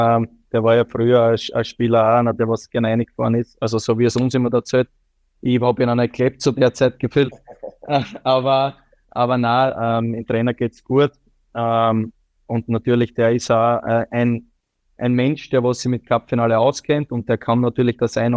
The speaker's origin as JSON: {"language": "German", "country": "Austria", "said": "als stolzer Österreicher muss das mitsingen"}